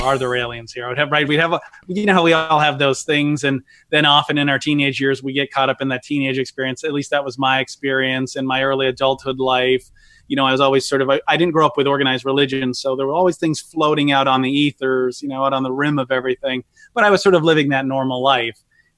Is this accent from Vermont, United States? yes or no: yes; Vermont, United States; You know, one thing about me is I grew up in Vermont. I grew up as a blue collar character persona in the game of life.